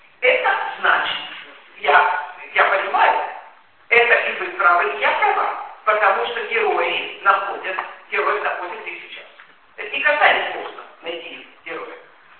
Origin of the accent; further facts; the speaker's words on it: Proskurov, Khmelnytskyi Oblast, Ukraine; now in Israel; Я родом из Правскурова.